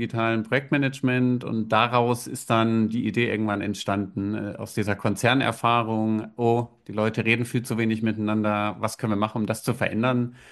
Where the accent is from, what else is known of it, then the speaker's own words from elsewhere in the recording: Bavaria, Germany; Ich bin aufgewachsen in der Mitte von Bayern, so ziemlich genau am geografischen Mittelpunkt von Bayern, in einem kleinen Ort. Hab da Schule gemacht